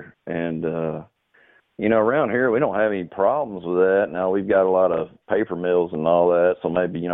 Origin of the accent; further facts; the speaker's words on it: Texarkana, Texas, United States; I'm from Texarkana, Texas.